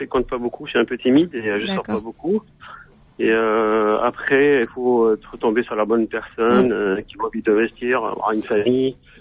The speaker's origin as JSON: {"language": "French", "country": "France", "said": "j'ai 38 ans, je suis divorcé sans enfant, je suis français d'origine tunisienne"}